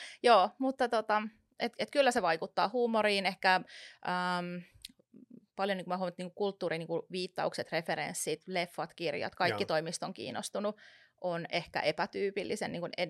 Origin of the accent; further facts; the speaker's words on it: England, United Kingdom; now in Finland; lapsenahan mä koin Englannissa, että mä oon suomalainen vieraassa maassa, mutta sittenhän se kääntyi niin, että mä koin, että mä oon englantilainen. Ja nyt sitten, kun me silloin muutettiin Suomeen